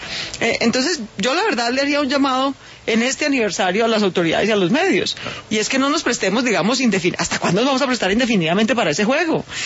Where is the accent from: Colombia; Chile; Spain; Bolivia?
Colombia; yo sí preferiría, como colombiana, menos entrevistas en los medios y más declaraciones en la justicia.